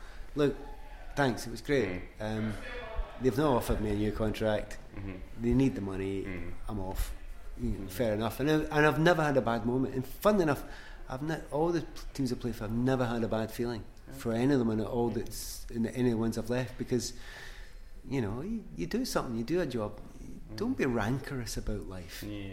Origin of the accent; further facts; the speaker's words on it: Glasgow, Scotland, United Kingdom; moved away as an adult; so I'm from Glasgow anyway, so going to London was fine.